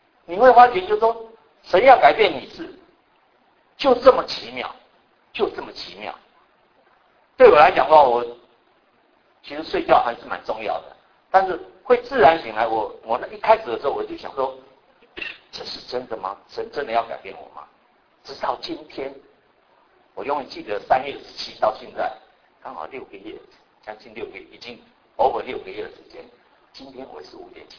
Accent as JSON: {"language": "Chinese", "country": "Taiwan", "moved": "as an adult", "lives_now": "United States", "said": "我的背景是我从台湾来，35岁移民来美国。"}